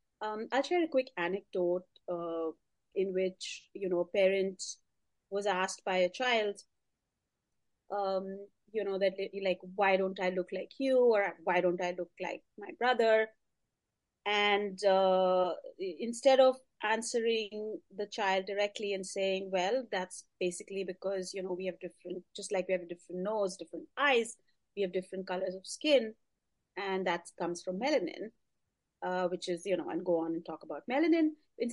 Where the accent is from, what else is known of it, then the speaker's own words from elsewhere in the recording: India; now in United States; I am from India, and that's where I grew up. But once I moved to the US